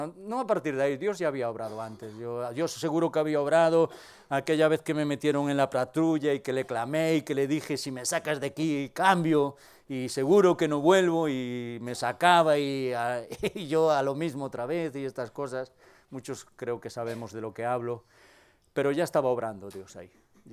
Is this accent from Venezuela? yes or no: no; Muros, Galicia, Spain; yo soy de Muros